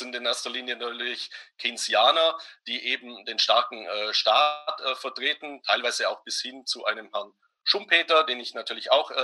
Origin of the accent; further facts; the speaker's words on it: Baden-Württemberg, Germany; born there; Aber ich bin ja ein gebürtiger Schwabe